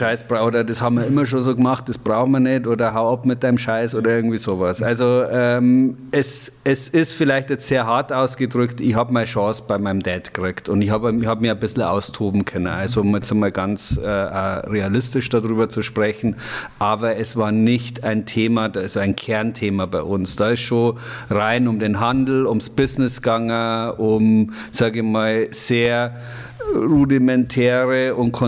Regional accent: Bavaria, Germany; bei uns in Bayern

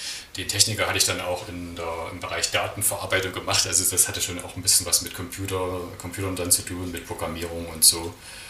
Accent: East Germany, Germany; also born or lived in United Kingdom; dass ich eben als Ostdeutscher jetzt so international unterwegs sein kann, dass ich eben diese Erfahrungen machen konnte, Englisch ordentlich lernen konnte, mal in Großbritannien oder Nordirland leben konnte

